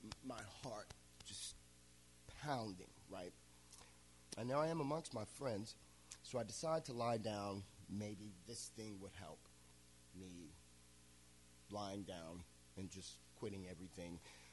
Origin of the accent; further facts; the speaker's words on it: Florida, United States; So as I was growing, in my late teens, growing up in Florida in the 80s was very difficult